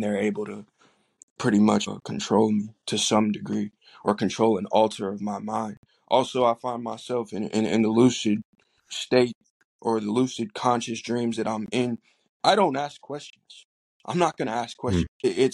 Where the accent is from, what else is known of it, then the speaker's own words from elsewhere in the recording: the South, United States; accent: southern drawl; a real southern drawl will come out of me, considering that I grew up in the South.